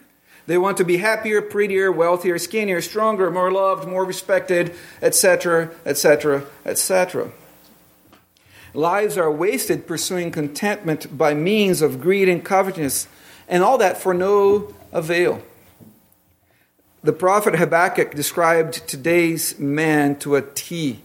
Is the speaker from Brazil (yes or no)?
yes; Brazil; Growing up in Brazil, there was a big book that every girl was supposed to read.